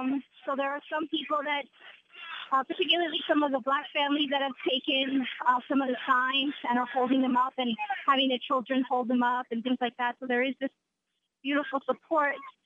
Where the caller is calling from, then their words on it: New York, United States; I'm calling from the Radio City area right now, 48th